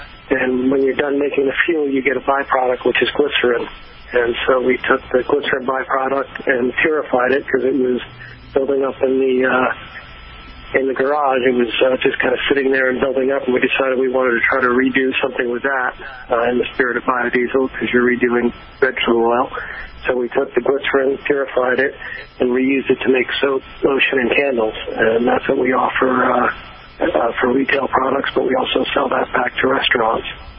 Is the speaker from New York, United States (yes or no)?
no; Connecticut, United States; I was born in Connecticut to a thrifty Yankee family. In the suburban town, we had a coal stove and chickens